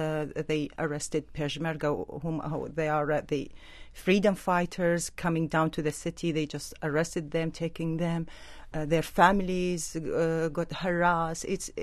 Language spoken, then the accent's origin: English; Baghdad, Baghdad Governorate, Iraq; I was born in Baghdad, grew up there, went to school and university there.